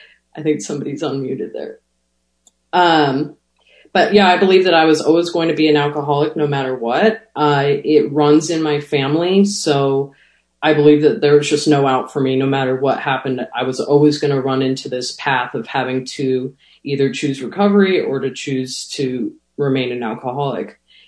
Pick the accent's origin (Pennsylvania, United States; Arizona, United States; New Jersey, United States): Arizona, United States; Tucson; So I grew up in Tucson, Arizona.